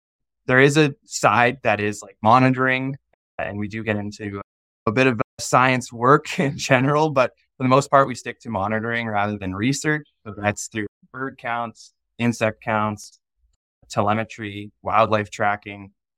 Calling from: Ontario, Canada; I'm calling in from the Algonquin Provincial Park Visitor Center in the heart of Ontario.

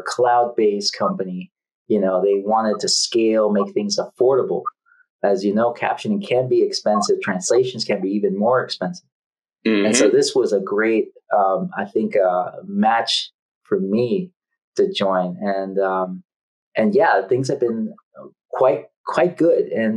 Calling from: Washington, District of Columbia, United States; Well, currently I'm in the Washington, D.C. area.

